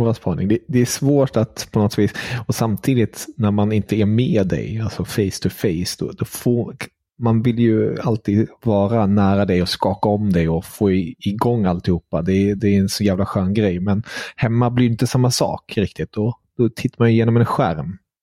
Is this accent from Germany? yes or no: yes; Germany; Bara jag som tysk sitter här, det är ju ett statement i sig.